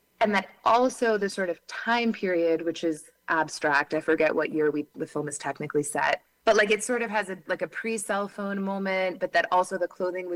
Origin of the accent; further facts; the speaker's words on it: Boston, Massachusetts, United States; now in Paris, France; So I live in Paris now, but I grew up in Boston.